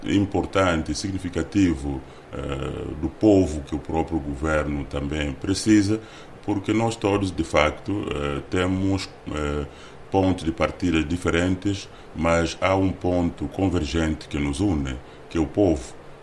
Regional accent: Angola

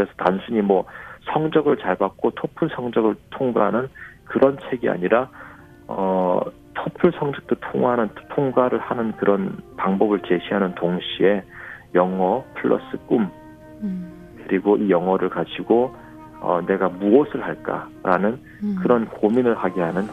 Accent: North Korea; now in South Korea; 완전한 북한 사람이고 난 완전한 한국 사람이구나. 이 두 정체성을 합치면은 뭐가 되지라고 고민했을 때 그때 제가 찾은 정체성이 바로 한반도인이라는 정체성이었어요.

